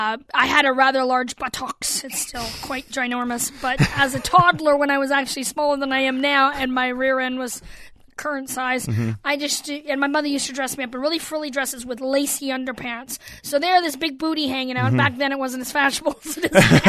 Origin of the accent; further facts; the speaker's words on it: Canada; I know, and I know I'm different. I'm Canadian, you know, kind of threw them for a loop.